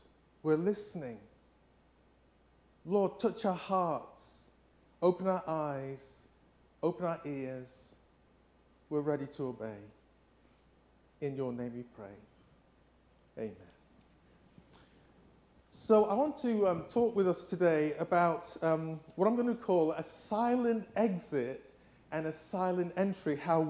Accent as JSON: {"language": "English", "region": "England", "country": "United Kingdom", "accent": "English", "said": "I hope you can understand my English accent."}